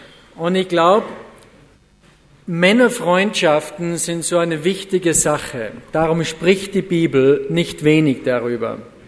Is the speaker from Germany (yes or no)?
no; Styria, Austria; ich wohne übrigens in der Ramsau. Viele von euch waren schon in der Gegend. Die Ramsau, das ist das Dorf ein bisschen höher oben. Da bin ich geboren, aufgewachsen. Wohne noch immer in dem Haus, wo ich geboren bin.